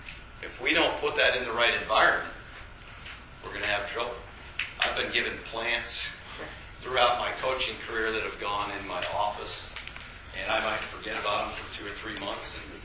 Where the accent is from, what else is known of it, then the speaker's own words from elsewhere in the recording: East Coast, United States; So I come from the East Coast, right?